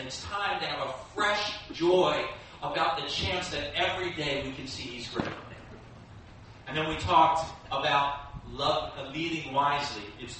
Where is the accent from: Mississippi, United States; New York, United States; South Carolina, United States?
New York, United States; Long Island; now in Virginia, United States; Now, many of you know that I grew up in New York, on Long Island, or as we say, Long Island.